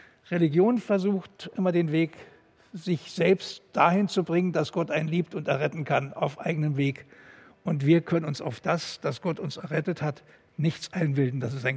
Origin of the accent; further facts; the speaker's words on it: Germany; Ich bin aufgewachsen in der DDR und war ja in einer mütterlichen Familie. Mein Vater ist im Krieg gefallen. Und ich bin ja in der evangelischen Kirche groß geworden